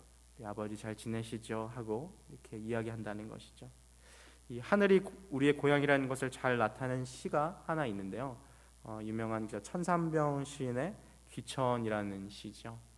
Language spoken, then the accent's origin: Korean; South Korea; 제가 원래는 이 지방 출신이어서